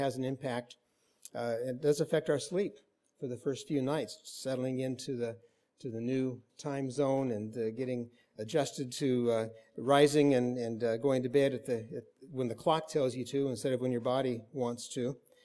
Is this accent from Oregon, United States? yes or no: yes; Portland, Oregon, United States; although I do still consider the Portland area to be my hometown. We actually lived not far from right here when I was in grade school. We lived in the Selwood neighborhood in Portland.